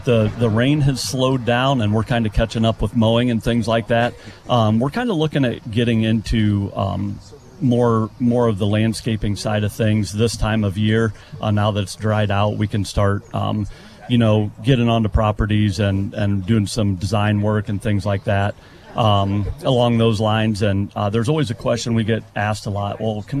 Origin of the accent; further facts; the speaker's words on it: Bluffton, Ohio, United States; I was born and raised in Bluffton. My wife and I currently reside just not far from DNC here, with a Mount Corey address.